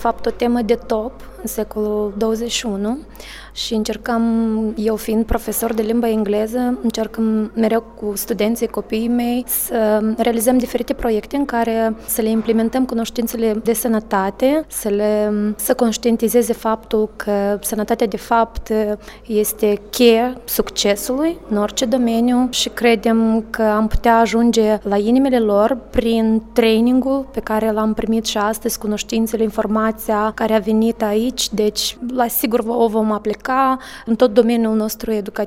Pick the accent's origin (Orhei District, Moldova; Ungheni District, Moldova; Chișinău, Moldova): Chișinău, Moldova; Suntem din Chișinău. Mai mulți colegi am venit aici.